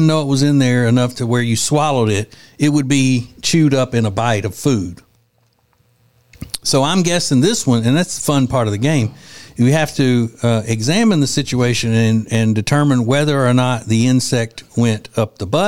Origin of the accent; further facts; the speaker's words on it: Winfield, Louisiana, United States; where I grew up in Winfield, Louisiana.